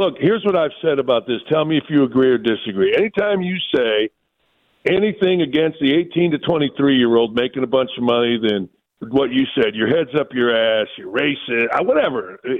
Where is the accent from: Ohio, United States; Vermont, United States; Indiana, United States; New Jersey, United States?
Indiana, United States; Gary; I grew up in Gary, Indiana. It's like Cleveland. Steel Town.